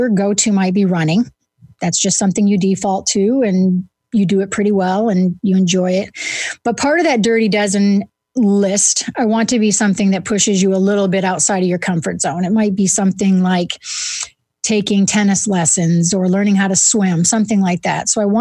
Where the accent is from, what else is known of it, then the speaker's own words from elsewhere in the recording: New England, United States; accent: New England; See, there's my New England accent. There's no ER in the end of words up there.